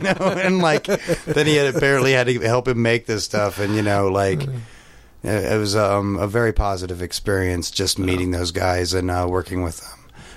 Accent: Kansas, United States; We're from Kansas. We took you literally, buddy.

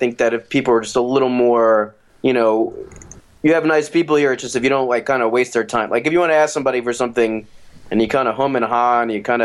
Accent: New York, United States; but I am from New York, so to me it feels like where I'm from, you know

